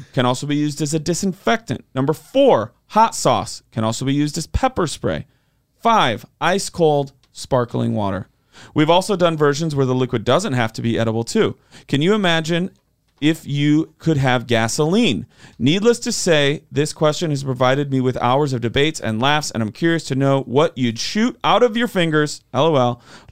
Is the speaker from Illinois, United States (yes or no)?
yes; Rochelle, Illinois, United States; next time we find ourselves near my hometown of Rochelle, Illinois.